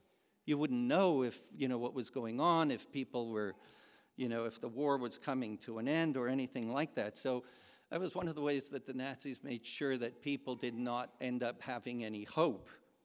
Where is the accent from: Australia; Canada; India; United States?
Canada; And I said, oh, we're from Canada.